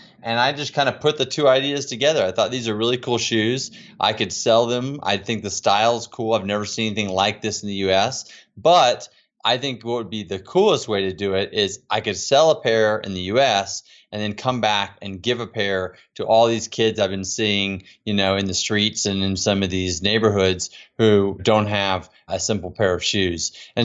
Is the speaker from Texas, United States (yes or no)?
yes; Arlington, Texas, United States; Yeah, well, I grew up in Arlington, Texas, and my kind of earliest passion in life was I was a very competitive tennis player.